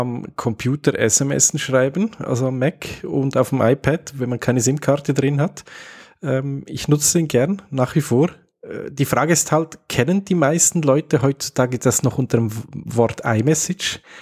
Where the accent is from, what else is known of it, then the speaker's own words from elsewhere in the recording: Switzerland; Ich nehme ganz, ganz stark an, dass das bei euch in Österreich nicht anders rausgekommen wäre und bei uns in der Schweiz auch nicht.